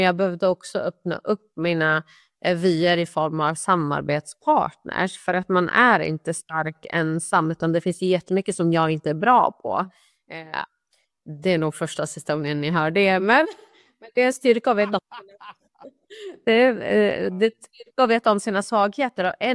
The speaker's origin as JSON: {"language": "Swedish", "town": "Sundsvall", "region": "Västernorrland County", "country": "Sweden", "tie": "born or raised there", "moved": "as an adult", "lives_now": "Gothenburg, Sweden", "said": "jag är uppvuxen i Sundsvall, så att jag har egentligen mitt nätverk i Norrland. Och när jag flyttade ner till Göteborg"}